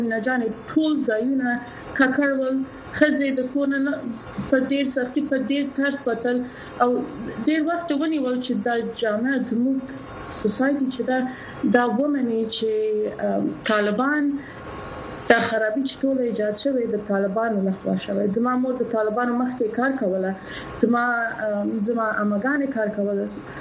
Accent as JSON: {"language": "Pashto", "region": "Kabul", "country": "Afghanistan", "tie": "born or raised there", "also_born_or_lived": "Pakistan", "said": "زه پنځه کاله په پاکستان کې اوسېدلی یم کله چې طالبان راغلل افغانستان ته اولې دورې کې زما کورنۍ پاکستان ته لاړل"}